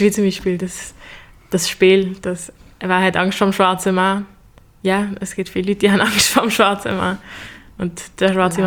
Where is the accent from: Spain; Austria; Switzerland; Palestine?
Switzerland; Arlesheim, Basel-Landschaft; ich bin in Arlesheim aufgewachsen, in einem Dorf auf dem Land und es ist wie klar, dass ich die Einzige gesehen bin, die nicht weiss ist damals.